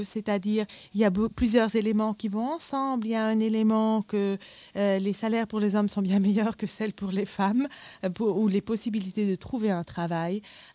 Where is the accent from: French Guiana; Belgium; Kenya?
Kenya; Laikipia County; Dans quelques régions chez nous, à Laikipia, on avait plus de 50% de familles sans mari